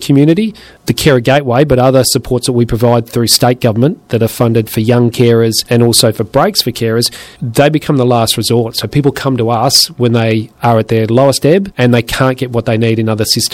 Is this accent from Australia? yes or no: yes; Nuriootpa, South Australia, Australia; When we spoke to, when we went to Kadena and Nuriutpa, and look, Nuri is my hometown. It's in the Barossa.